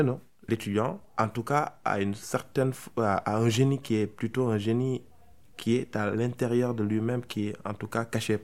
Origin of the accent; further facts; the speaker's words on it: Thiès, Senegal; moved away as an adult; also born or lived in Dakar; now in France; je suis originaire du Sénégal. Mon parcours a été un parcours simple. J'ai plutôt passé une partie de ma vie au Sénégal, particulièrement à Thiès.